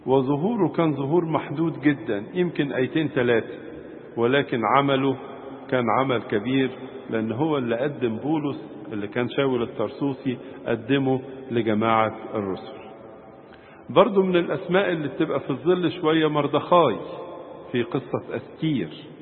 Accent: Egypt; يقف بالنسبة لنا كمصريين، يقف على رأسهم القديس ماري مرقس الرسول الطاهر والشهيد

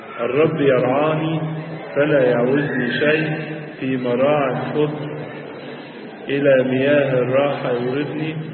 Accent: Egypt; بلادنا مصر

